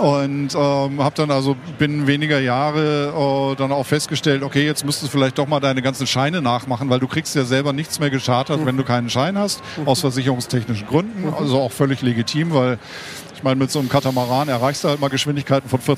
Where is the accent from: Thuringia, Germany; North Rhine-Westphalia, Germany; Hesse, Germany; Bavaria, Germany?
North Rhine-Westphalia, Germany; Essen; also born or lived in Hamburg; bin ich ja im Ruhrgebiet groß geworden. Also in Hamburg geboren, aber in Essen als ich dann endlich laufen konnte, habe ich dann auch die Schritte da probiert.